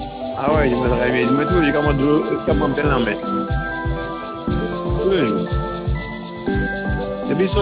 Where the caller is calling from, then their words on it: Trois-Rivières, Guadeloupe; Oui, madame, j'appelle, je suis de Trois-Rivières